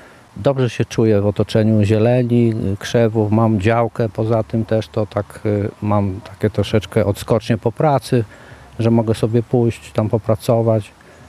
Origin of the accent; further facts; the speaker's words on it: Rzeszów, Subcarpathian Voivodeship, Poland; Tak, ja jestem rzeszowianinem od urodzenia, także już trochę lat tutaj mieszkam.